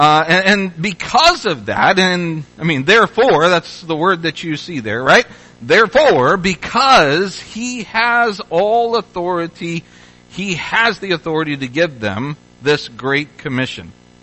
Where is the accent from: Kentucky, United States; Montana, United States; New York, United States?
Kentucky, United States; Louisville; I grew up in the Louisville area, Louisville, Kentucky.